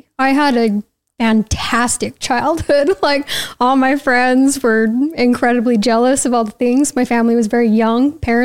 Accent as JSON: {"language": "English", "town": "Roy", "country": "United States", "tie": "born or raised there", "said": "I grew up in pretty much Roy most of my life."}